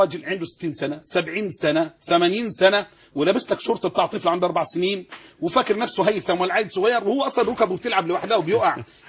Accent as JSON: {"language": "Arabic", "country": "Egypt"}